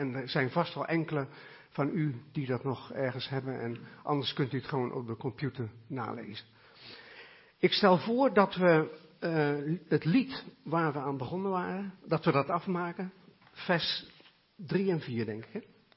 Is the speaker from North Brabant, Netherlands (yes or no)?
no; Kinderdijk, South Holland, Netherlands; also born or lived in Dordrecht; Ik ben in Dordrecht geboren en in Kinderdijk grootgebracht. Ik kom uit een katholiek gezin. En dat was voor ons gezin in Kinderdijk een hele overgang. U weet, dat is een heel calvinistisch dorp.